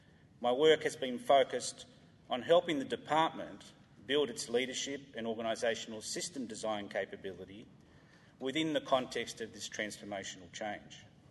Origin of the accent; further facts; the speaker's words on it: Sydney, New South Wales, Australia; As I was born and bred in Sydney